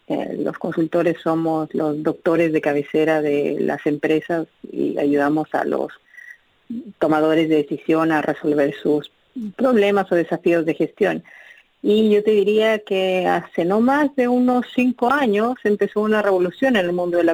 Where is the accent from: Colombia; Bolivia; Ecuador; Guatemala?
Bolivia; moved away as an adult; also born or lived in Chile; now in United States; yo nací en Bolivia, crecí en Bolivia, y luego hice mi carrera universitaria y los inicios de mi carrera profesional en Chile. Y llegué a los Estados Unidos hace poco más de 3 años